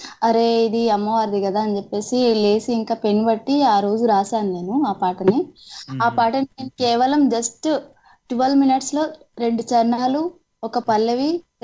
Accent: Sirpur, Telangana, India; now in Nizamabad, India; Actually నేను married అండి. మా సొంత ఊరు వచ్చేసి సిర్పూర్ అండి. అమ్మ వాళ్ళూరు, తర్వాత అత్తయ్య వాళ్ళూరు వచ్చేసి నిజామాబాద్ అండి. ఇప్పుడు ప్రస్తుతం నేను నిజామాబాద్ లోనే ఉంటున్నాను, అత్తయ్య వాళ్ళ ఇంట్లో.

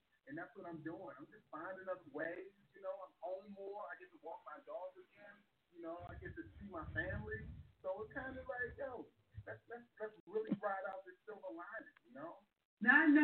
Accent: Baltimore, Maryland, United States; now in West Coast, United States; Yeah, yeah. I'm from Baltimore, Maryland. Maryland. Where we say, you know, and man, yeah, that's the hometown, man. I'm in, I'm West Coasting it now.

